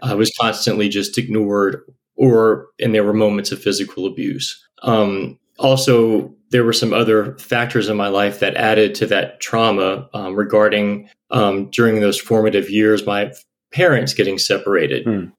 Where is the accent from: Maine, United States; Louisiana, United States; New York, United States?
Louisiana, United States; Which was pretty cool because I grew up in South Louisiana of all places.